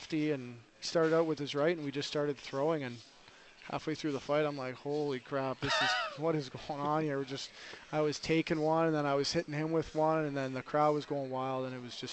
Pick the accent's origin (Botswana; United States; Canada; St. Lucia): Canada; Toronto, Ontario; We're from Toronto, and he couldn't get out, so my mom flew out.